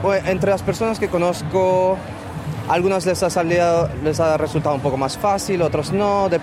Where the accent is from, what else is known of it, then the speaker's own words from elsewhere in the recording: Peru; now in Australia; Siendo peruano, tener mi familia, ¿no? Lejos. Sí, Australia está muy alejado